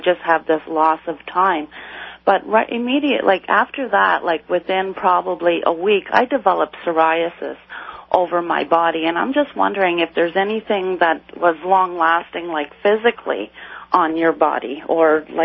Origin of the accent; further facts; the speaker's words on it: Nova Scotia, Canada; now in Edmonton, Canada; calling from Edmonton, Alberta.